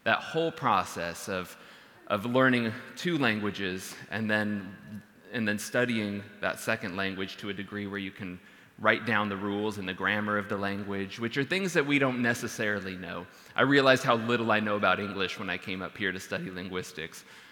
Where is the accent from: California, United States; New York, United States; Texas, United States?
California, United States; Though we come from California, we got connected all the way with the church up here.